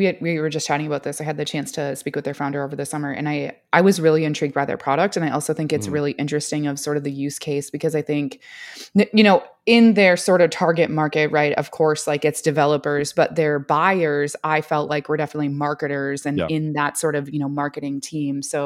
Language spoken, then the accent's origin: English; Minnesota, United States; now in Texas, United States; So I'm originally from Minnesota. I live in Texas now.